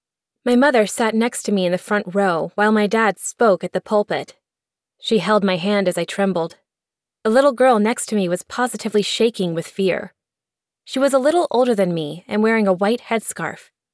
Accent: Tutelo, Virginia, United States; But at the age of 8, anything more than 20 minutes from my hometown of Tutelo, Virginia, might as well have been Antarctica.

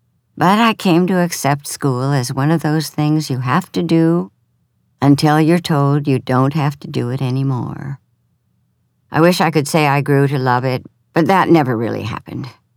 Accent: Lafayette, Minnesota, United States; of Lafayette, Minnesota, my hometown, was approximately 200 on the day I was born, January 19, 1930

